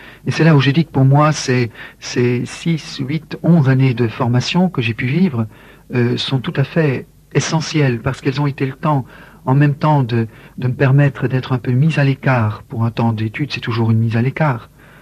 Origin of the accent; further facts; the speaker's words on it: India; précisément parce que je venais de l'Inde